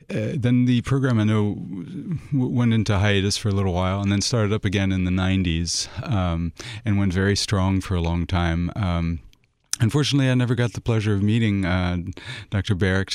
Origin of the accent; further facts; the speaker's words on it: south of France, France; also born or lived in United States; I was born in the States, but then spent my childhood in France, where my parents taught music at a seminary, so right above the Mediterranean, south of France.